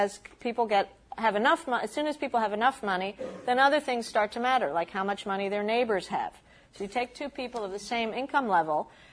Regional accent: Peru; I'm from Peru.

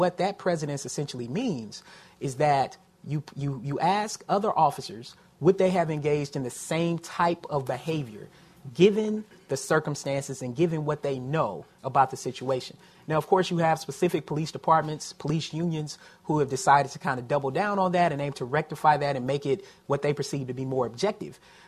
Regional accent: Tennessee, United States; I'm actually from Tennessee, so I think about kind of living during that particular time and what that meant from being in Tennessee compared to being in other states.

